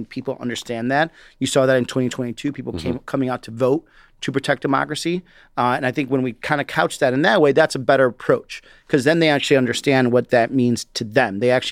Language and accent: English; Chihuahua, Mexico; also born or lived in Chicago, United States; I was born in Chicago, but lived on in a border state called Chihuahua, Mexico. My family used to cross the border all the time to come back and forth and work.